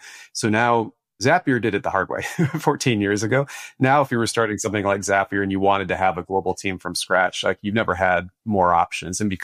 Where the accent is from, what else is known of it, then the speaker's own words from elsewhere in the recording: Detroit, Michigan, United States; I come from a family of auto workers. I grew up just outside of Detroit.